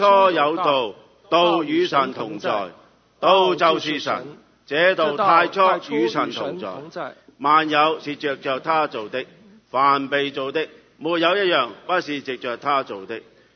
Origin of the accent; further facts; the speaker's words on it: Guangdong, China; 我们广东人都有句说话